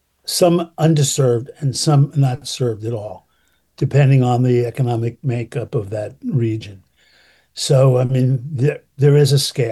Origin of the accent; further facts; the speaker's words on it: New York City, New York, United States; now in Columbus, United States; When I was growing up in the Bronx, New York, my family were not of very many good means, could not afford to buy me an instrument.